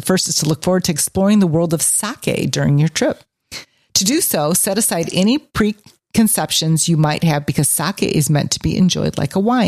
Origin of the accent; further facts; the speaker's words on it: Alberta, Canada; now in Japan; I'm originally from Cowboy Country in Alberta, Canada.